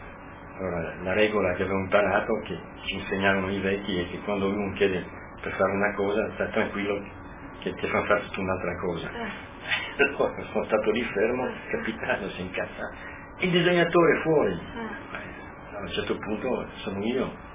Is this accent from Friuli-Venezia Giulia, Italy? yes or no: yes; Tarvisio, Friuli-Venezia Giulia, Italy; Vengo da Tarvisio.